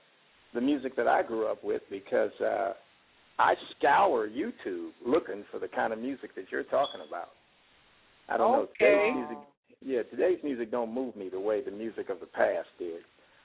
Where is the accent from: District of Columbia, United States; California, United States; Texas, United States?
California, United States; Los Angeles; I'm from Los Angeles.